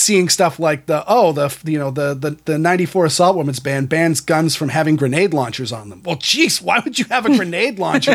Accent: New England, United States; another weird thing about growing up in New England is there's dead British soldiers all over the place here.

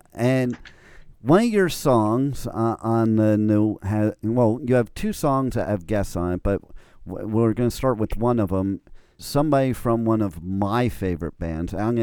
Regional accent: New Jersey, United States; also born or lived in New York, United States; Listen, you know, I'm from New Jersey and New York, where it gets, you know, somewhat cold, but not cold like Canada.

